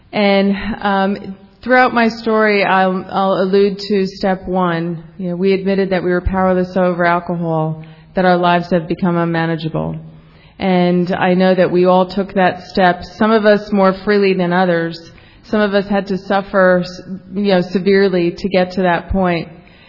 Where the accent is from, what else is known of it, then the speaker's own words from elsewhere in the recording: Tallahassee, Florida, United States; also born or lived in New Jersey; I'm from Tallahassee, Florida. I see some Tallahassees over there, yeah. Via New Jersey, I see some Jerseys over here.